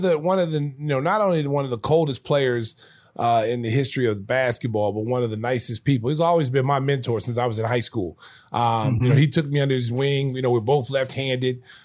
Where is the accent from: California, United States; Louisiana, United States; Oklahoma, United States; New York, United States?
Oklahoma, United States; And I remember going on visits, and people, when they found I was from Oklahoma, that's all they wanted to talk about was Wayman.